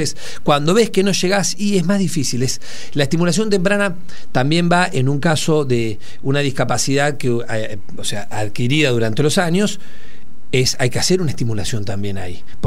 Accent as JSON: {"language": "Spanish", "region": "Buenos Aires", "country": "Argentina", "tie": "born or raised there", "said": "Yo soy de provincia de Buenos Aires, estábamos mucho jugando a la pelota, a la bicicleta y todo en la calle."}